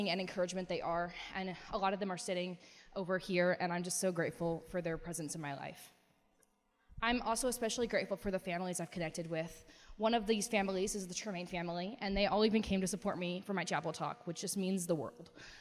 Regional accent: Wichita, Kansas, United States; I'm from Wichita, Kansas.

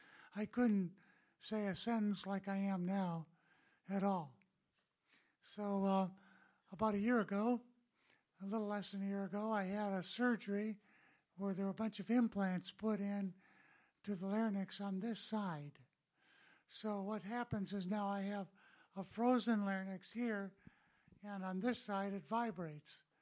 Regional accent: Wisconsin, United States; So I was born in Wisconsin, grew up.

